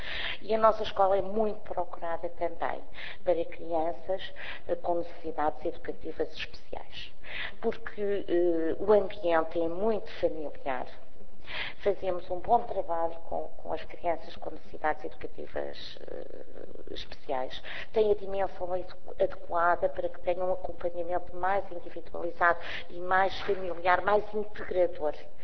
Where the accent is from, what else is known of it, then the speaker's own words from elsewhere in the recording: Guarda, Portugal; eu sou de uma aldeia do distrito da Guarda